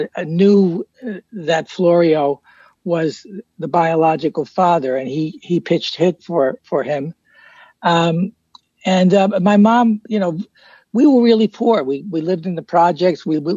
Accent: Hoboken, New Jersey, United States; I'm from Hoboken. I'm a Jersey kid.

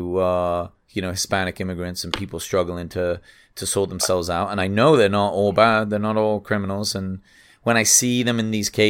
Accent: England, United Kingdom; I'm English. I can read English.

